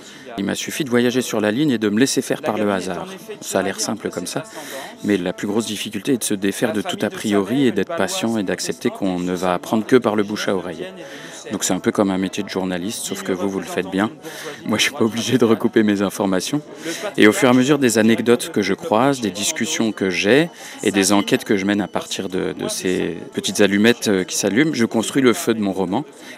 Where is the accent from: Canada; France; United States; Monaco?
France; Grand Est; je viens de la Moselle, donc un département lorrain où on ouvre notre porte pas si facilement, mais une fois qu'elle est ouverte, elle le reste.